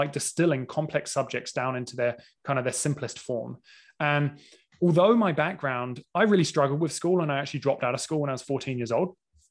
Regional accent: Canada; moved away as an adult; Actually, yeah, being a Canadian citizen, people are going to be ashamed of that. But anyway, I left on Canada Day in around like June, give or take, in 2020.

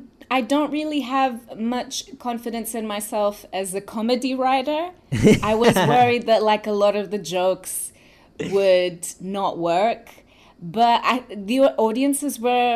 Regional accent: Lisbon, Portugal; So I'm originally from Lisbon, Portugal.

